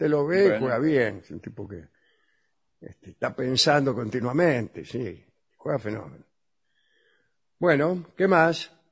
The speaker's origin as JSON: {"language": "Spanish", "town": "Balcarce", "region": "Buenos Aires Province", "country": "Argentina", "said": "de Balcarce."}